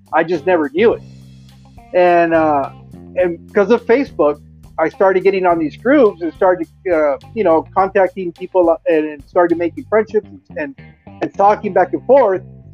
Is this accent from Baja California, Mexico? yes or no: yes; Mexicali, Baja California, Mexico; "Hey, dude, I'm from Mexicali. Hit me up after the stream."